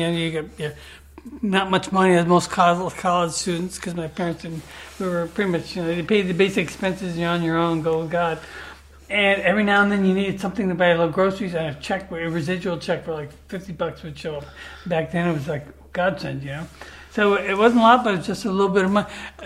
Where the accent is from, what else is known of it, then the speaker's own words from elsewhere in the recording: Hollywood, California, United States; we grew up in Hollywood around that environment.